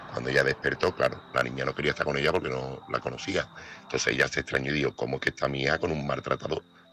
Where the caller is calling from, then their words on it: Seville, Andalusia, Spain; corresponsal de Sevilla